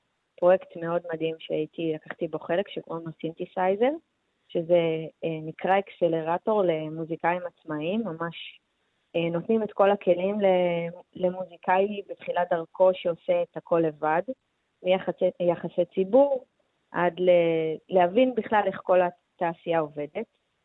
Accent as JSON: {"language": "Hebrew", "town": "Ramla", "region": "Central District", "country": "Israel", "tie": "born or raised there", "said": "נכון, אני גדלתי ברמלה"}